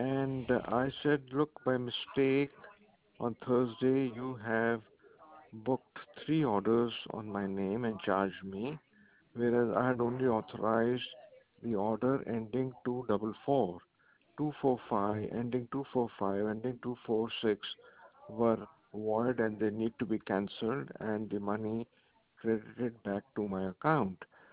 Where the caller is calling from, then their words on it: San Jose, California, United States; I'm speaking from San Jose.